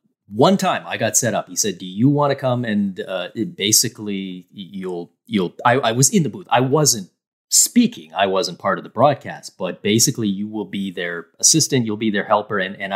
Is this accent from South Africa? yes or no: no; Canada; you and I growing up in Canada